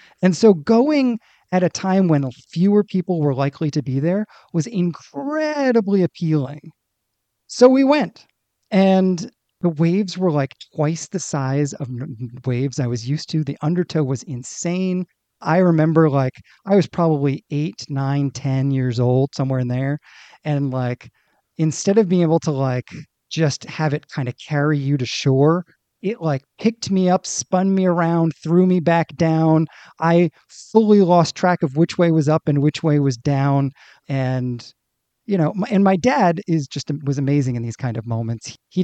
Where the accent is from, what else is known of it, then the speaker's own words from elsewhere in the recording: Rhode Island, United States; I grew up in Rhode Island.